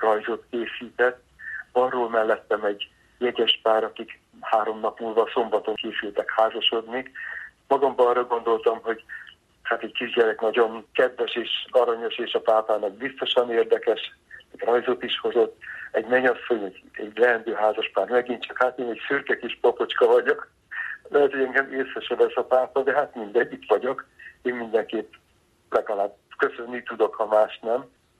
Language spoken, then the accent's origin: Hungarian; Hungary; Szent Atya, magyar vagyok